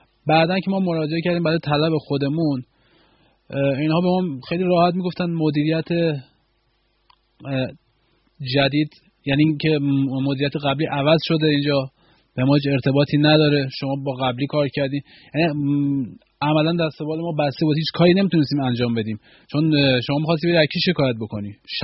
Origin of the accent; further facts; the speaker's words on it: Iran; moved away; موقعی که من از ایران اومدم بیرون،